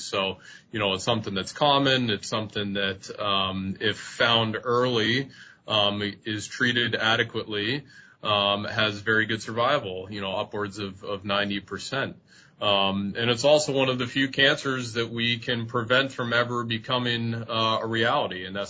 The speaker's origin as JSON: {"language": "English", "town": "Erie", "region": "Pennsylvania", "country": "United States", "tie": "born or raised there", "said": "I am originally from Erie, kind of born and raised."}